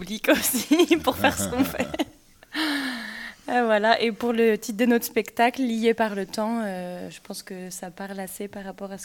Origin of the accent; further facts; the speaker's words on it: Lyon, Auvergne-Rhône-Alpes, France; Et nous, on vient de Lyon.